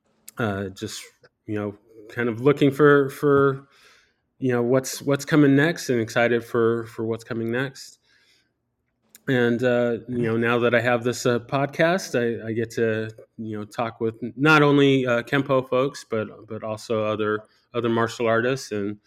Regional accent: San Diego, California, United States; I'm from San Diego and started training there.

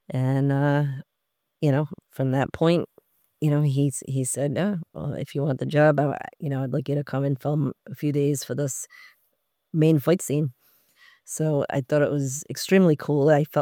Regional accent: Rhode Island, United States; I'm from Rhode Island, so it's really like an hour away.

